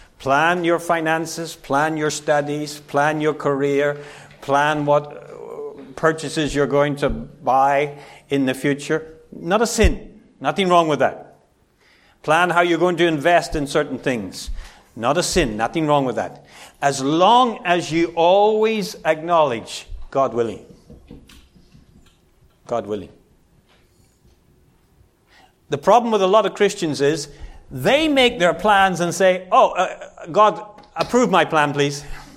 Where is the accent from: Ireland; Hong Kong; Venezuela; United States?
Ireland; I grew up in Ireland